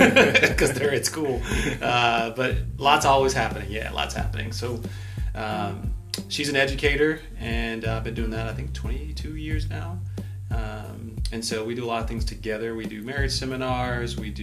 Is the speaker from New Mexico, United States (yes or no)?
yes; Hobbs, New Mexico, United States; moved away as an adult; But I left there to go to college, and so I've been in Texas now longer than I was in New Mexico, but grew up in New Mexico.